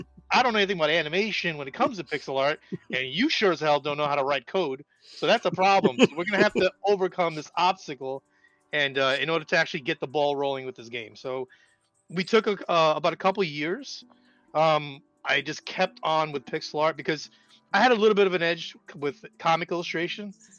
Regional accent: Brooklyn, New York, United States; accent: Brooklyn; my wife, when she met me, she was like, oh, you have this weird Brooklyn accent, like water. I'm like, I never hear that. But yeah, I guess I have an accent.

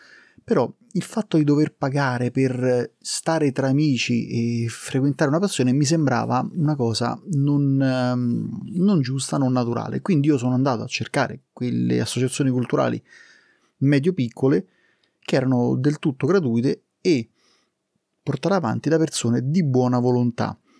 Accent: Rome, Lazio, Italy; lui è di Roma, io sono di Roma

